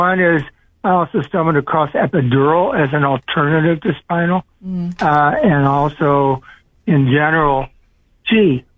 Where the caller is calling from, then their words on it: Santa Cruz, California, United States; and I'm calling from Santa Cruz.